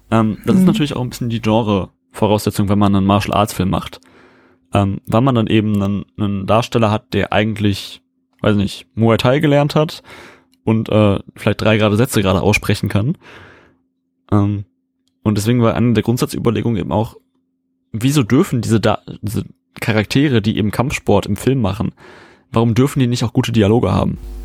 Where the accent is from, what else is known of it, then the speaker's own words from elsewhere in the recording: Wanne-Eickel, North Rhine-Westphalia, Germany; Und bis in die 90er gab es auch in Wanne-Eickel, wo ich herkomme, eine Brauerei, die nennt sich Hülsmann.